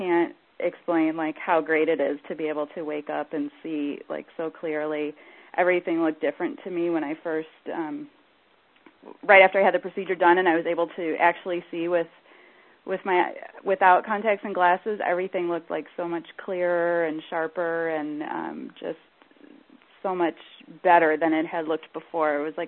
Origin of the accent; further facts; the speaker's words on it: Burbank, California, United States; I'm from Burbank, California